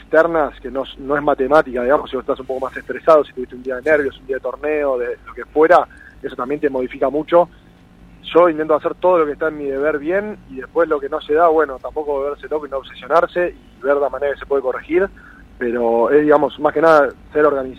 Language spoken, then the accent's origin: Spanish; Argentina; soy el primer argentino con diabetes en ganar una medalla.